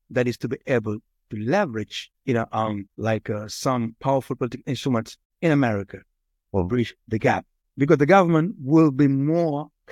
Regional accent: Senegal; of course, because I'm from Senegal, and many other countries.

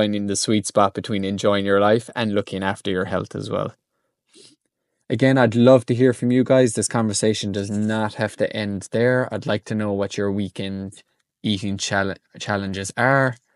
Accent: Ireland; Growing up in Ireland, I have degrees in a lot of things.

